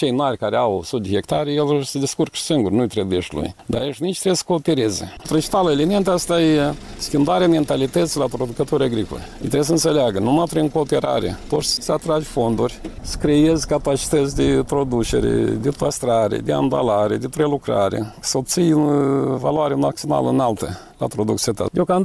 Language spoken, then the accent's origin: Romanian; Șoldănești, Șoldănești District, Moldova; m-am întors înapoi în satul meu